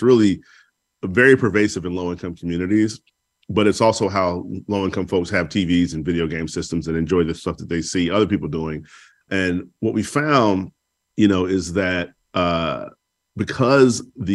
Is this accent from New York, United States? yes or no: no; Chicago, Illinois, United States; You know, I would hear about my hometown in the news and I'd be like, I don't know what city they're talking about.